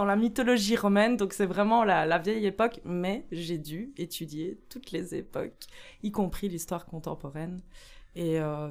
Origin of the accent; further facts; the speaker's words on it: Liège, Wallonia, Belgium; moi, je viens de Liège, ville, j'ai 28 ans.